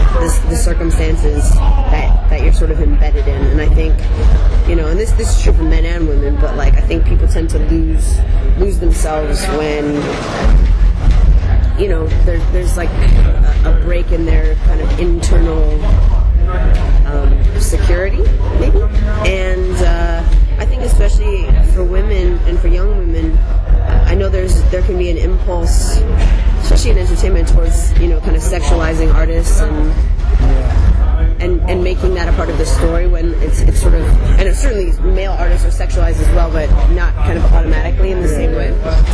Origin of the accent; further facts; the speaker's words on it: Illinois, United States; There's a radio station where I grew up outside Chicago called B96.